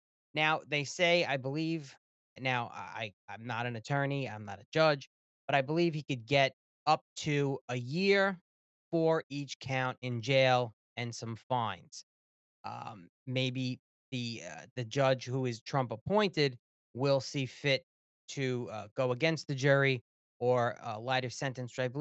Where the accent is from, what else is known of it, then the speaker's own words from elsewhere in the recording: New York, United States; some issues going on in my home state, where Sean is from, New York